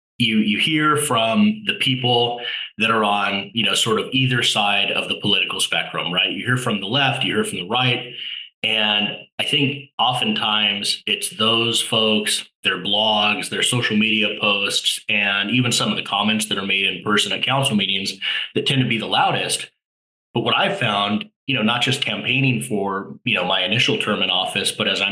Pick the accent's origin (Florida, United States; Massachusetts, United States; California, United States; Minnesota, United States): California, United States; Fullerton; growing up in Fullerton, we know a lot about our city's roots and our city's history